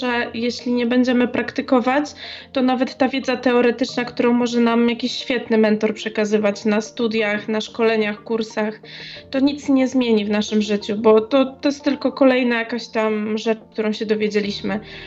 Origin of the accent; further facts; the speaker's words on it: Jelenia Góra, Lower Silesian Voivodeship, Poland; moved away as an adult; now in Zielona Góra, Poland; Pochodzę z Jeleniej Góry.